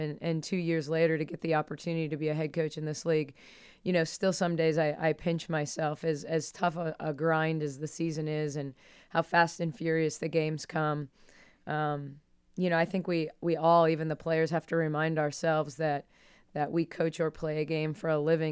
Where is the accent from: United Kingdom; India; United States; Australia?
United States; Midwest; I grew up in Big Ten country, played in the Big Ten, then transferred and played at Marquette.